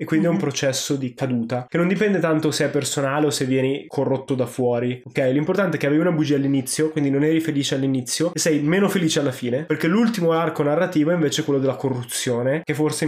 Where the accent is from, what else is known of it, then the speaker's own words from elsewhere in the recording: Genuri, Sardinia, Italy; La mia casa è a Genuri, in Sardegna. So di non essere davvero nato lì, ma